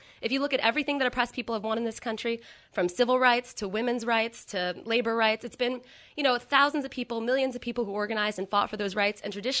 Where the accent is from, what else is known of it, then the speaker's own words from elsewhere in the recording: California, United States; And I come from California where, you know, the college tuitions have gone up 316% in just the last 10 years.